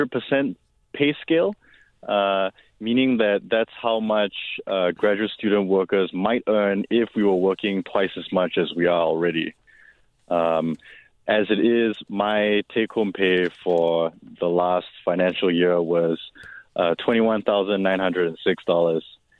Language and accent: English; Singapore; now in United States; I'm from Singapore.